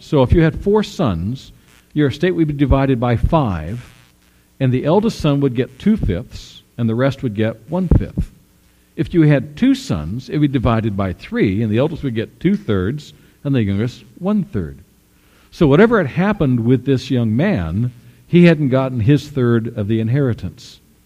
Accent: Pleasant Hill, California, United States; my mom and dad we grew up in Pleasant Hill, and at one point they had to sell their house.

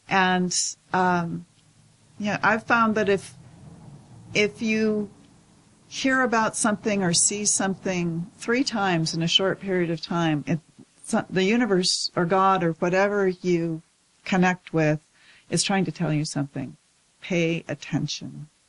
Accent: Spokane, Washington, United States; which is where I grew up in Spokane.

